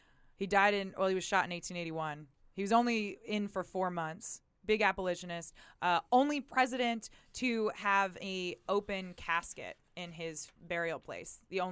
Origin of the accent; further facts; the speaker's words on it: Pennsylvania, United States; My home state.